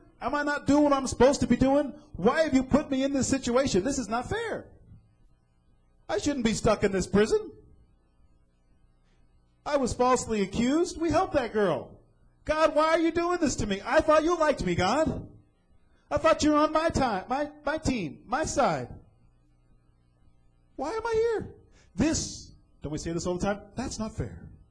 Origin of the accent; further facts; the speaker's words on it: California, United States; Now, I'm from California.